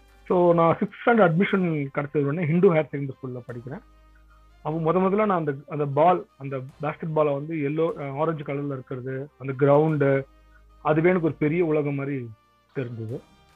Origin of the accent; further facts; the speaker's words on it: Chennai, Tamil Nadu, India; நான் பிறந்து வளர்ந்தது எல்லாமே வந்து திருவல்லிக்கேணி பகுதி. எங்களோட பகுதியில் பார்த்தீங்கன்னா ஒரு ஆச்சரியமான விஷயம் வந்து எங்களுக்கு வந்து ஓல்டஸ்ட் டவுன் சென்னையில் அதுவும் ஒன்று, கடற்கரை ஒட்டியிருக்கிற